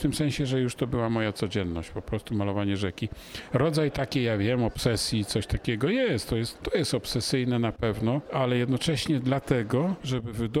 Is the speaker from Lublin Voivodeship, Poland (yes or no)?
yes; Dołhobrody, Lublin Voivodeship, Poland; Rzeka Bug, ponieważ ja nad tą rzeką się urodziłem, wychowałem we wsi Dołhobrody, powiat Włodawa, niedaleko takiego sanktuarium bardzo ważnego w Kodniu, Matki Boskiej Kodeńskiej nad Bugiem.